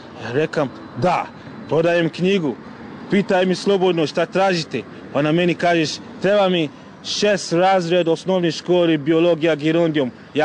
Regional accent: Ghana; Serbian is a second language; now in Serbia; Ja sam iz Gane.

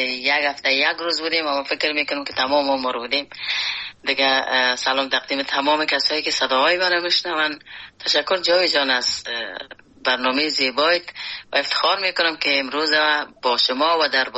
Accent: Afghanistan; moved away; وقتی که ما در بیرون از افغانستان آمدم

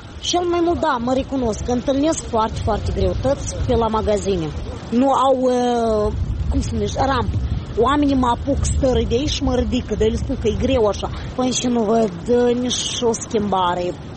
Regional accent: Ialoveni, Ialoveni District, Moldova; Sunt din Ialoveni și al mai mult mi-e greu pe stradă.

